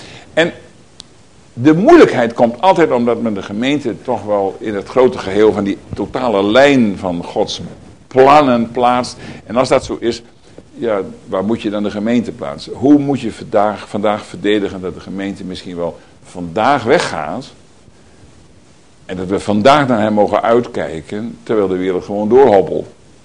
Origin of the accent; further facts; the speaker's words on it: Groningen, Netherlands; Dat is natuurlijk een van de grotere steden daar in Groningen. Waar ik opgegroeid ben.